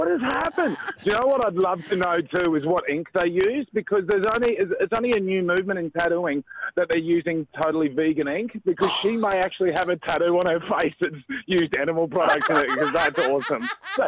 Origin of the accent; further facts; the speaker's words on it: Queensland, Australia; I grew up in Queensland as well.